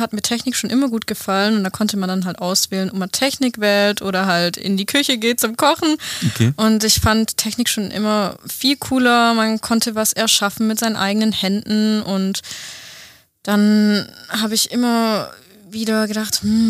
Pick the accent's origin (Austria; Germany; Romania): Germany; Stuttgart, Baden-Württemberg; Ich komme aus Stuttgart.